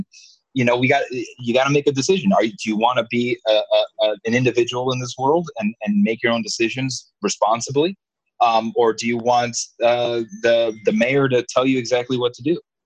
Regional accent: United States; Because, you know, I'm American. I'm American Filipino, so I'm also Filipino, guys.

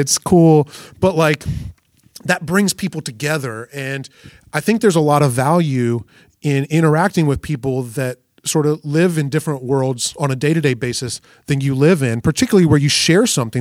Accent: South Carolina, United States; I'm from South Carolina.

